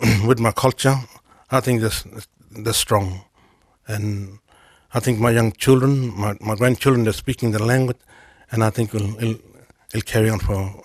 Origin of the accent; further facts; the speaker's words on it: Northern Territory, Australia; first language Mudbara; English is a second language; My language is Mudbara. That's my mother tongue and my father tongue. And we come from a small area in the Northern Territory.